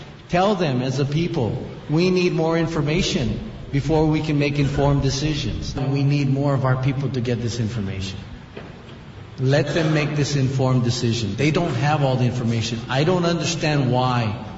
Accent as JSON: {"language": "English", "region": "Hawaii", "country": "United States", "said": "Because it is contrary to our status as Hawaiian nationals on the Hawaiian kingdom."}